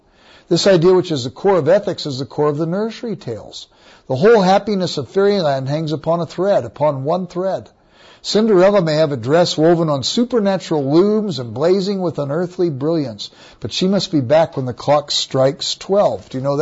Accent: Los Angeles, California, United States; Where I grew up in Los Angeles, there was a playground at the Baptist church.

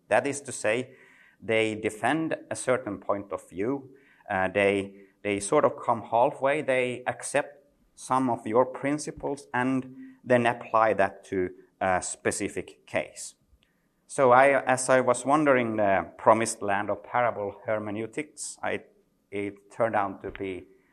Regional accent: Finland; English is a second language; I come here from Finland.

